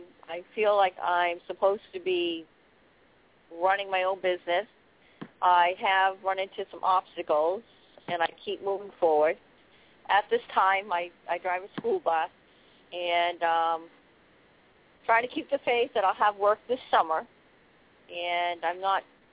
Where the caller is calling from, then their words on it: Maine, United States; I'm calling from Maine.